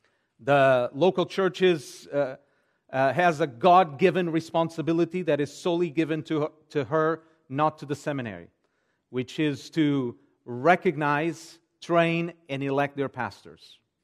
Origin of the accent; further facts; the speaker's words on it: Portugal; English is a second language; So I was born and raised in Portugal. The Lord has been kind, gracious to me. And so I was brought up in a Christian home